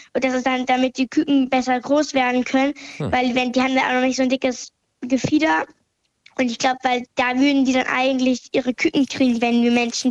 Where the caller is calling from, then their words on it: Kiel, Schleswig-Holstein, Germany; Ich bin 10 Jahre alt und komme aus Kiel.